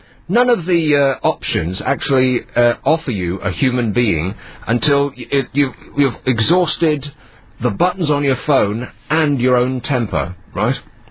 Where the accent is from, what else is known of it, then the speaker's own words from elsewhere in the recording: Edinburgh, Scotland, United Kingdom; I grew up in Edinburgh, and I spent a month working in Glasgow just a little while ago